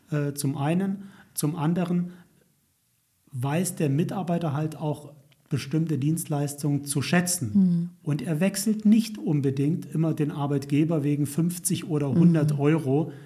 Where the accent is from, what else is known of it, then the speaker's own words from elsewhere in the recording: Neunkirchen-Seelscheid, North Rhine-Westphalia, Germany; Ich komme aus Neunkirchen-Seelscheid.